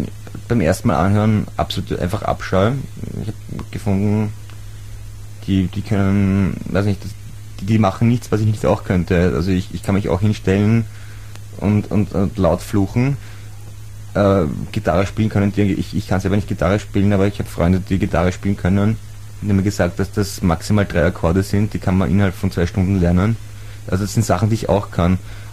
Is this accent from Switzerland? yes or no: no; Austria; Ja, ich bin Jugendlicher und ich bin Österreicher. Also Jugendlicher, ich bin ein junger Mensch und ich bin Österreicher und stolz drauf